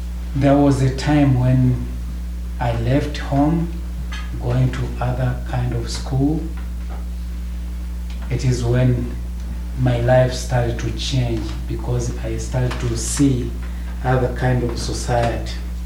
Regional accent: Tanzania; I come from Tanzania. In Tanzania, I serve as a pastor in the Evangelical Lutheran Church.

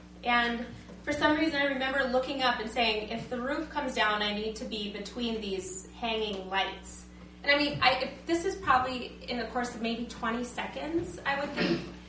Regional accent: United States; But here we are from North Dakota and Minnesota going, oh, God.

